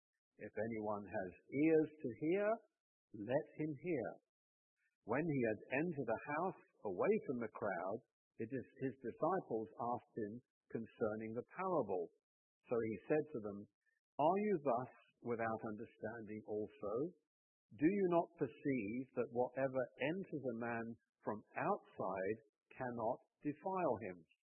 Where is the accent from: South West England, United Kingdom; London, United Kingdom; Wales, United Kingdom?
South West England, United Kingdom; Sidmouth; Well, I come from a seaside town in England called Sidmouth. That is a picture of my hometown